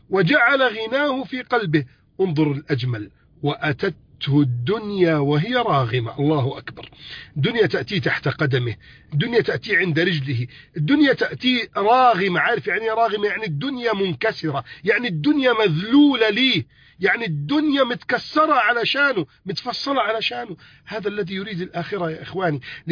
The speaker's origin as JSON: {"language": "Arabic", "country": "Egypt"}